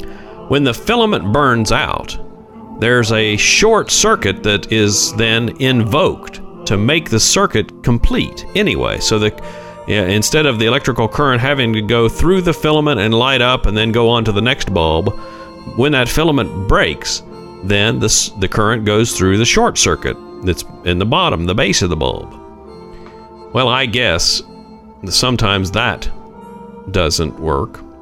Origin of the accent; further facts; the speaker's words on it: Huntington, West Virginia, United States; I grew up in Huntington, West Virginia. That's the town where Marshall University is located.